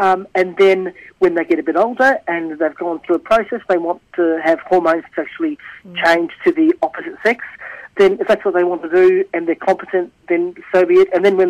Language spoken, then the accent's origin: English; Altona, Victoria, Australia; I was raised in Altona and was raised as … over here